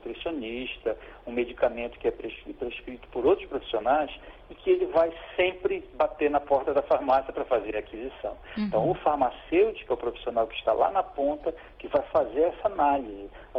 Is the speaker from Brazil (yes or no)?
yes; Pará, Brazil; a principal fonte é a castanha do Pará, né, de onde eu sou, do meu estado.